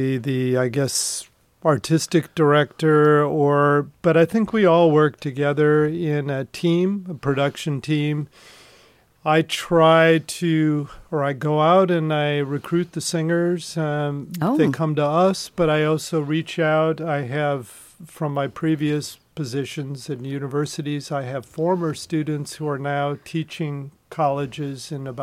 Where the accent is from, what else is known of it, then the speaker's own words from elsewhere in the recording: Louisiana, United States; I am from Louisiana, and even though I'm not here all year, I think about Astoria all year when I'm not here.